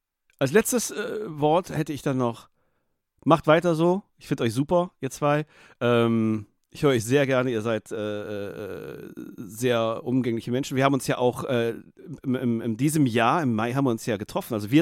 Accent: Munich, Bavaria, Germany; München. Ja, ja, also ich komme ja aus München.

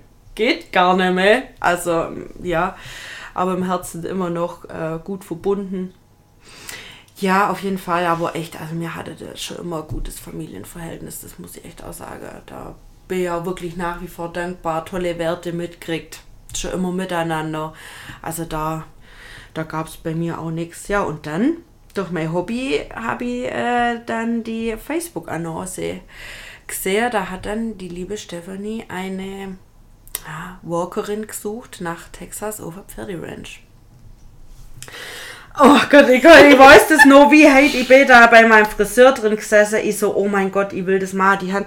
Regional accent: Laupheim, Baden-Württemberg, Germany; Also ich bin in Laupheim geboren und wohne immer noch in Laupheim.

